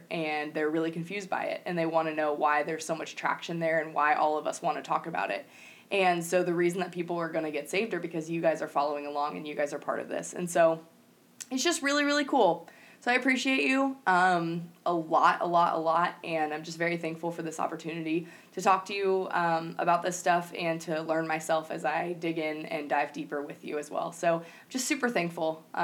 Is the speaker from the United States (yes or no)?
yes; United States; Speaking for myself, just as an American, being able to hold the Bible in my hands freely